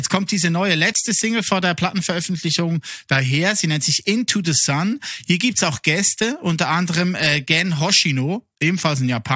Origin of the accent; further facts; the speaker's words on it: Switzerland; accent: Swiss German; first language Swiss German; German is a second language; Ich spreche am liebsten Schweizerdeutsch. Ist halt meine Muttersprache, dann doch. Mhm. Und Deutsch ist halt immer noch eine Fremdsprache.